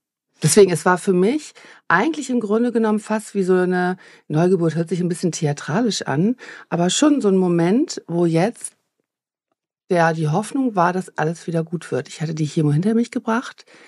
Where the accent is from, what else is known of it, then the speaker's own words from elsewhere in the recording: Hamburg, Germany; now in Essen, Germany; Ich habe ja noch nicht lange in Essen gewohnt. Ich bin eigentlich Hamburgerin und wohne jetzt in Essen im Ruhrgebiet.